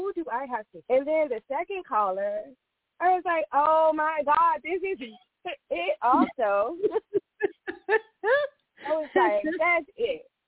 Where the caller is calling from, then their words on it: Los Angeles, California, United States; I am calling from Los Angeles.